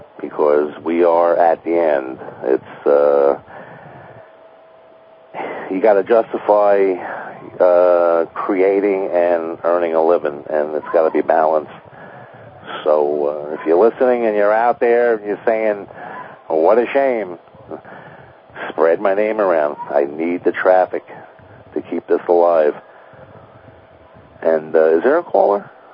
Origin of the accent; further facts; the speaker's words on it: Catskill, New York, United States; My hometown.